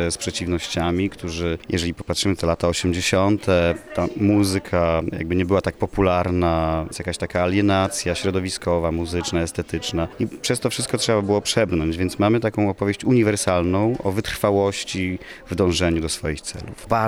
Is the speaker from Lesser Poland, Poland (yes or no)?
no; Olsztyn, Warmian-Masurian Voivodeship, Poland; Ja jestem z Olsztyna, tu się urodziłem, stąd jest cała moja rodzina